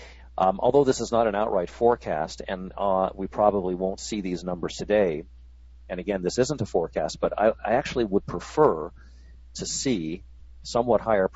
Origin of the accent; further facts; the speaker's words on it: California, United States; I love California. I grew up in California. I adore the place.